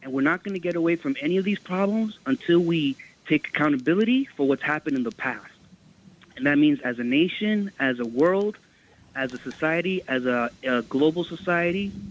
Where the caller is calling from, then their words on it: Queens, New York, United States; I'm calling from Queens.